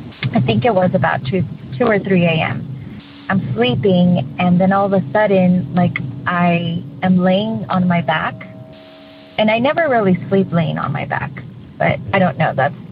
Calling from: San Diego, California, United States; I'm from San Diego, and I love your show.

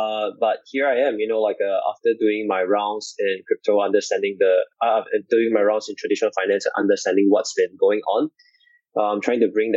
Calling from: Singapore; I'm calling in today from Singapore.

